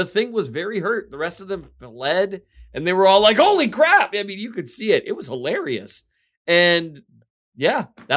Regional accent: North Dakota, United States; also born or lived in Missouri; Because I grew up in rural North Dakota and Missouri, and I have run from some cows, man.

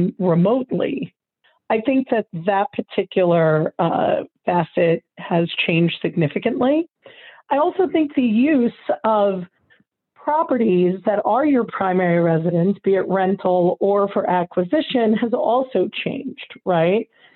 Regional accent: New York, United States; you know, I grew up in New York as an example.

